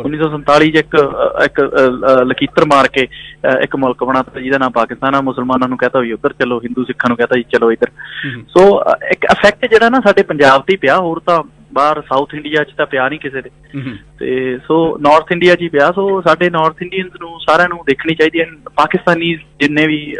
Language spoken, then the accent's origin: Punjabi; Kokri, Punjab, India; now in Australia; ਕਿਉਂਕਿ ਮੈਂ ਉਹ ਕੋਕਰੀ ਨੂੰ ਬਿਲੋਂਗ ਕਰਦਾ, ਮੇਰੇ ਪਿੰਡ ਦੇ ਵਿੱਚ ਮੈਂ ਪਲਿਆ, ਜਿਹਨੇ ਮੈਨੂੰ ਪਿਆਰ ਦਿੱਤਾ, ਹਾਲਾਂਕਿ ਮੈਂ ਆਸਟ੍ਰੇਲੀਆ ਰਹਿਣਾ, ਪਰ ਜਿਹੜਾ ਮੇਰਾ ਬਚਪਨ ਆ ਮੇਰਾ ਉਸੇ ਪਿੰਡ ਦਾ ਆ